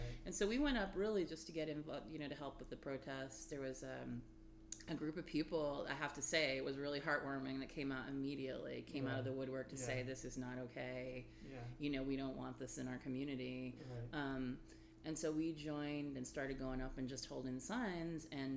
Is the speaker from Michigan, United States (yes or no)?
no; Morehead, Kentucky, United States; also born or lived in Indiana; I was actually, well, I was born in Indiana, but I was raised primarily in Moorhead, Kentucky. My family's from Eastern Kentucky in that area, and I grew up in Elliott and Round counties of Kentucky.